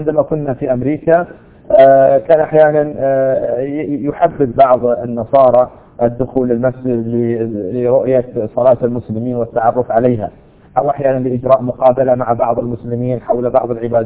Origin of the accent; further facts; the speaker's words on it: Saudi Arabia; يعني هذا قد لا يكون عندنا في السعودية نظرا لأن الإسلام هو النسبة، يعني المسلمون 100% في هذه البلاد